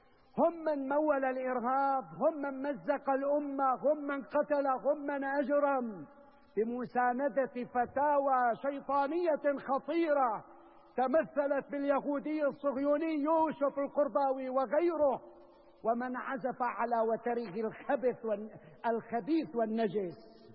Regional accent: Syria; نحن كسوريين أولا وكعرب نعقد آمالنا أولا على الله جل جلاله

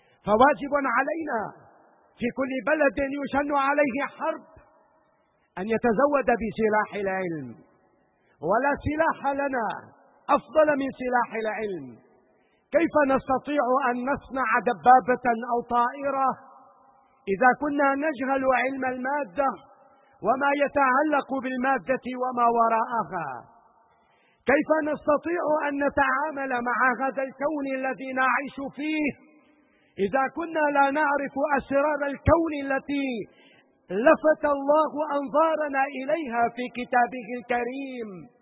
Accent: Syria; فنحن كسوريين جدير بنا يا سادة أن نحذو حذو العقلاء والعلماء، لا أن نترك أوطاننا

